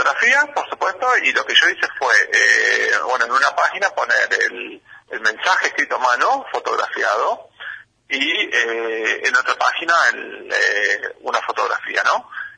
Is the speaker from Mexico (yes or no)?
no; Santa Fe, Argentina; now in Bariloche, Argentina; Bueno, yo vivo acá en Bariloche, vengo de Santa Fe, hace 16 años que vivo acá